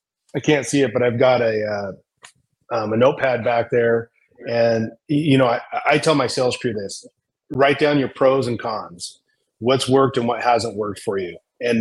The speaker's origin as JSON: {"language": "English", "town": "Wenatchee", "region": "Washington", "country": "United States", "tie": "born there", "said": "I was born in Wenatchee, Washington."}